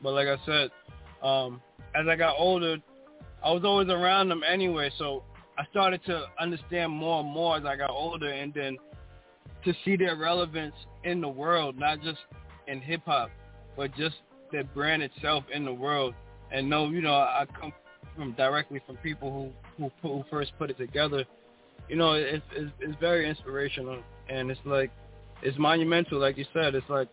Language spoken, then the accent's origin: English; New York City, New York, United States; Well, I'm originally from Staten Island. I lived a lot of my life in Queens. And I live in Harlem as well, so I'm a New York City cat for real.